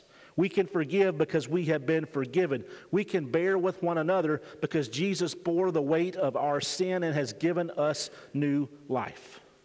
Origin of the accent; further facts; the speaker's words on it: Alabama, United States; I'm from Alabama. We don't do grammar there.